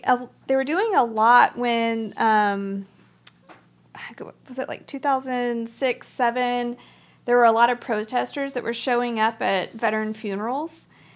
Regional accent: Dallas, Texas, United States; Yeah, we're from Dallas.

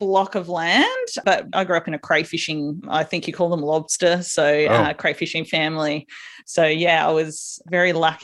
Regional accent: South Australia, Australia; small town, so much so that you didn't even have to slow down to 60 to go through our town. So I grew up little country town in South Australia.

